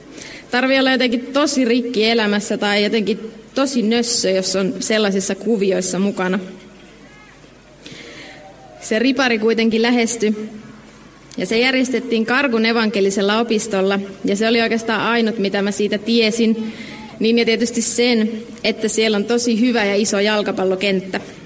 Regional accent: Kemijärvi, Lapland, Finland; 14-vuotiaana pelasin 2 joukkueessa, koska mun omalle ikäluokalle ei ollut mun kotikaupungissa eli Kemijärvellä joukkuetta.

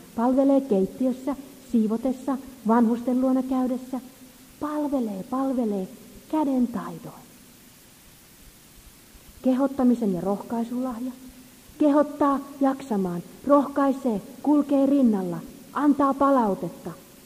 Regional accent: Häme, Finland; Kun olen Suomesta ja Hämeestä, en rohkaise.

